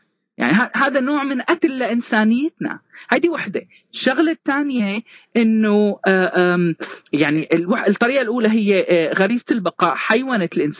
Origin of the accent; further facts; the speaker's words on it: Syria; مش بس كوني سوري عربي لكن أيضا من خلفية مسيحية.